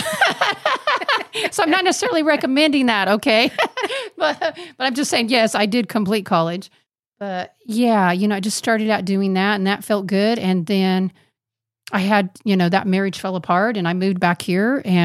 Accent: Kansas, United States

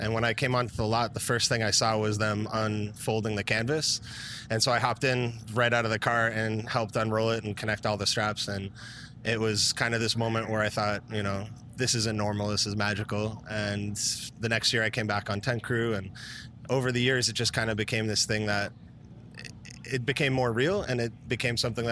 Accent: Wellesley, Massachusetts, United States; Wellesley, Massachusetts.

